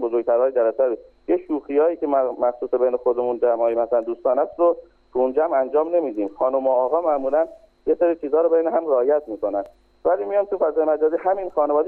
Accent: Iran; یه نفر میاد تو خیابونهای همین ایران و کشور خودمون و شهر خودمون

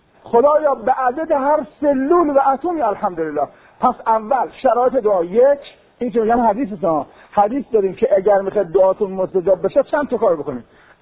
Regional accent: Iran; born there; در چه مکانی به دنیا آمدیم؟ ایران به دنیا آمدیم.

